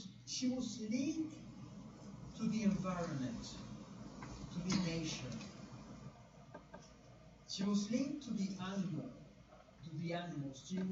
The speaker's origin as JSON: {"language": "English", "country": "Venezuela", "said": "I see that in my home country, Venezuela"}